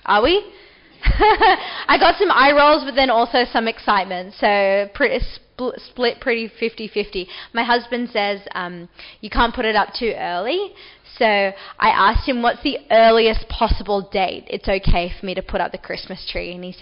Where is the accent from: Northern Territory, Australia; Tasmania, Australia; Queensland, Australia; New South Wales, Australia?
New South Wales, Australia; Manly; now in Bilgola Plateau, Australia; From the Northern Beaches. So I live in Bilgola Plateau now, but I grew up in Manly.